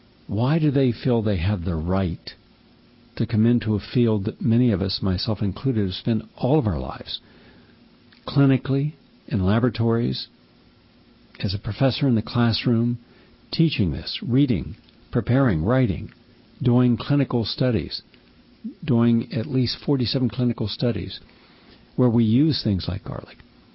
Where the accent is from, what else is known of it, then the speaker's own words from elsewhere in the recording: West Virginia, United States; Well, where I grew up in West Virginia